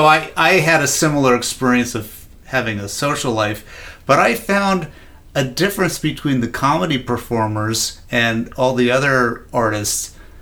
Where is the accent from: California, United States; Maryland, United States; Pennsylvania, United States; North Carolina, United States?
California, United States; Los Angeles; born there; I was born in Los Angeles, one of six people who actually were born here. I am what an L.A. person looks like